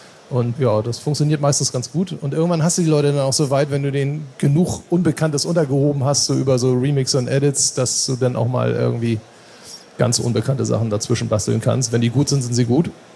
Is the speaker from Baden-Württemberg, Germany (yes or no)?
no; Norderstedt, Schleswig-Holstein, Germany; ich komme aus Norderstedt im Norden von Hamburg